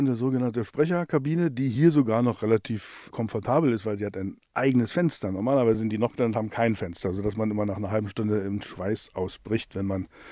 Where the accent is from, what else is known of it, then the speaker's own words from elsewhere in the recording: East Germany, Germany; ich komme aus dem Osten, ich würde gerne synchronisieren, ich bin Schauspieler.